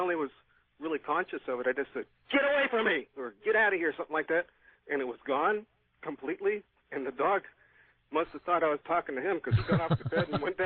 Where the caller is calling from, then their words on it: Anchorage, Alaska, United States; from Anchorage, Alaska.